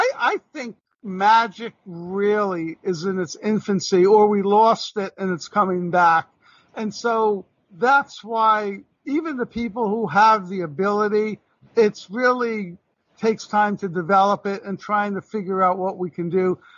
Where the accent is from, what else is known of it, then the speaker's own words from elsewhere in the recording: New York City, New York, United States; I'm from New York, New York City.